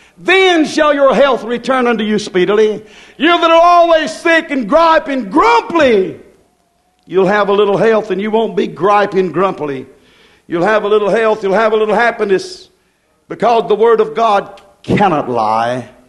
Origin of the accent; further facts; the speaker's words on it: United States; And I speak for America because I'm an American. I'm glad that I'm American.